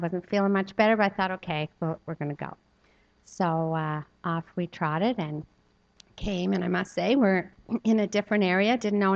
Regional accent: Miramichi, New Brunswick, Canada; I'm from the Miramichi.

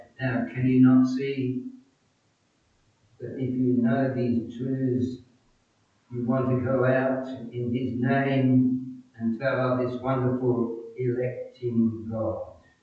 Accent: Kettering, East Midlands, United Kingdom; he was connected to my hometown of Kettering in Northamptonshire.

